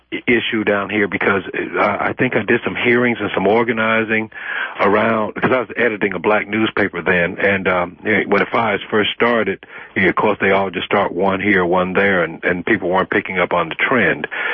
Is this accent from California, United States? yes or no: no; South Carolina, United States; also born or lived in Boston; I'm a native South Carolinian. Now, well, I was born in Boston, but my father's from here, and I've been here all my life.